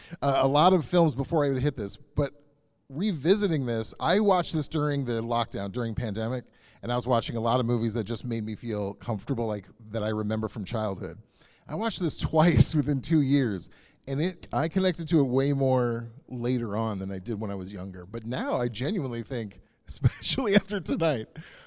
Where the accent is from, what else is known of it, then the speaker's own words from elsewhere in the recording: Missouri, United States; And I'm from Missouri, and that's a very small town.